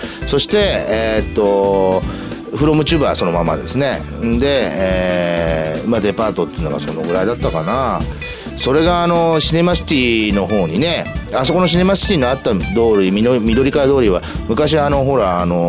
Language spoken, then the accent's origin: Japanese; Tachikawa, Tokyo, Japan; 私自身が、まあ、立川で育ってますので